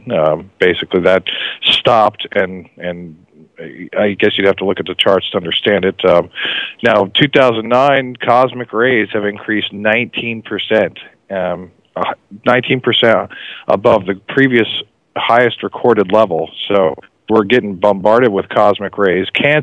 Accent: Pennsylvania, United States; now in Austin, United States; My hometown up in Pennsylvania is getting hammered with 2 feet of snow right now.

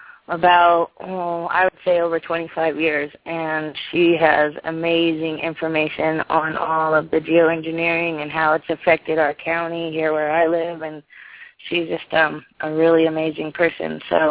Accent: California, United States; I'm from Northern California.

